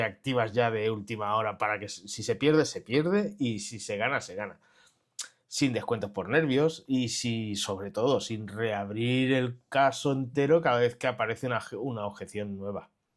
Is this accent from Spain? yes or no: yes; Catalonia, Spain; mirar, como buen catalán, mirar qué forma es la más factible de poder pagar sin comisiones